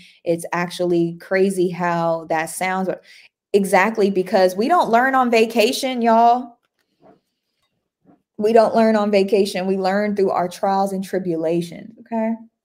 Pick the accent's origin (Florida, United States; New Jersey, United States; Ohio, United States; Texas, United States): Texas, United States; accent: Texas; Y'all, I'm deep in Texas. My Texas accent. I love it.